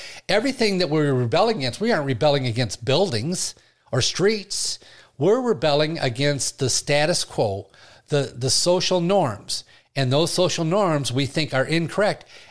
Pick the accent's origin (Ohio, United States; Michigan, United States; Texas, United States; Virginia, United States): Michigan, United States; Flint; also born or lived in Burton; I grew up in Flint.